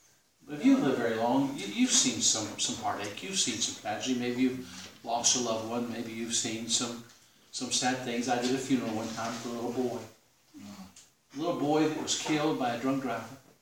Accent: United States; from my perspective as an American, it breaks my heart the condition of our nation.

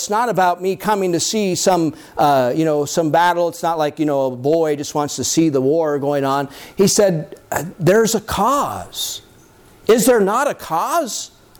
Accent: United States; I grew up in the States, and the Civil War is an interesting war.

